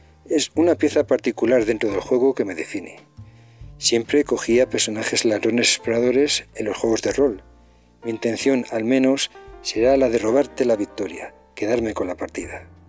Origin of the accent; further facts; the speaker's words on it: Valladolid, Castile and León, Spain; Se podría decir que soy español por los cuatro costados, pues nací y vivo en Valladolid, de padres zaragozanos, por supuesto pasado por la Virgen del Pilar, y gran parte de mi familia son de Barcelona.